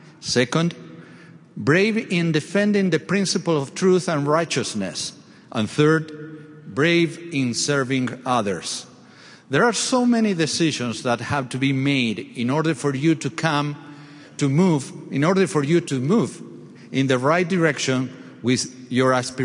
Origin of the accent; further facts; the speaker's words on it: Montevideo, Uruguay; I was born and raised in Montevideo, Uruguay, as President Samuelson just mentioned. I'm a convert to the church. I joined when I was 18 years old.